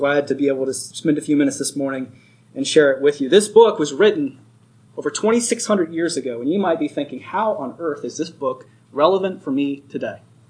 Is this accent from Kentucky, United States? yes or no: yes; Kentucky, United States; I'm from Kentucky. Bear with me. Maybe I'm not saying it correctly